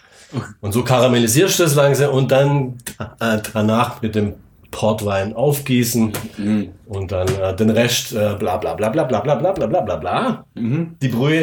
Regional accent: Baden-Württemberg, Germany; Ich bin selber Schwabe

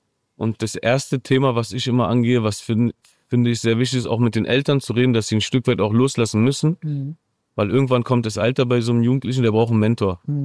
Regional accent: Berlin, Germany; Als Berliner sowieso.

